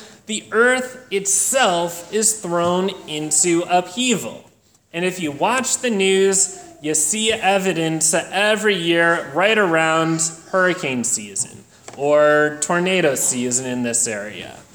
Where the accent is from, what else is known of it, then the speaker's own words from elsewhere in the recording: East Coast, United States; And growing up on the East Coast, there were plenty of Revolutionary War, Civil War forts around to look